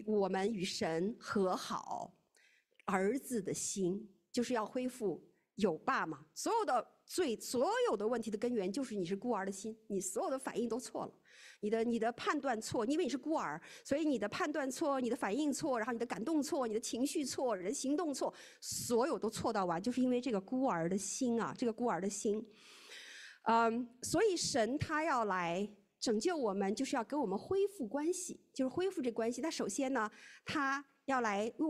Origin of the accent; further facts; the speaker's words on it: China; 我们中国人哈，中国人就是中国人，连有一位神都不相信的，对吗？